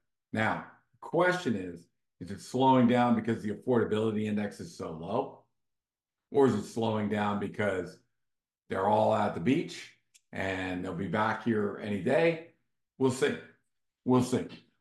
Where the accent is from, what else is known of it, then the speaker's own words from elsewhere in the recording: Vienna, Virginia, United States; When I grew up here in Vienna, nobody went anywhere for spring break. Nobody.